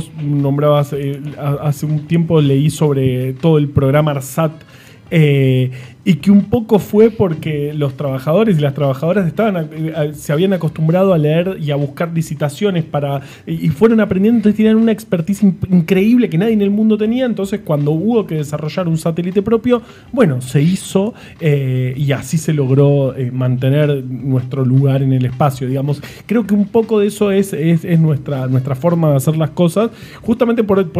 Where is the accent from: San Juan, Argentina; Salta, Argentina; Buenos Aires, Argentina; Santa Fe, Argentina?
Buenos Aires, Argentina; born there; yo que nací en Buenos Aires, que nacieron, hay 3 millones de personas, me encantaría ser de un lugar chiquito